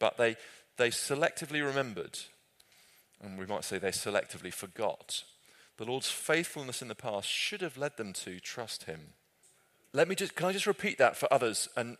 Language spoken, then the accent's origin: English; United Kingdom; as British people we are particularly good